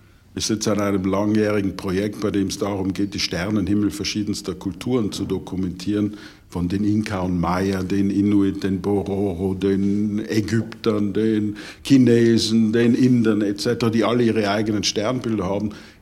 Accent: Austria; sogar für mich als Österreicher

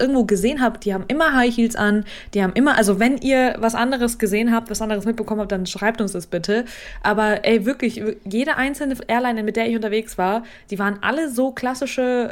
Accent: Saint Petersburg, Russia; Und dann meinte er so, woher kommst du genau? Und ich war so, St. Petersburg.

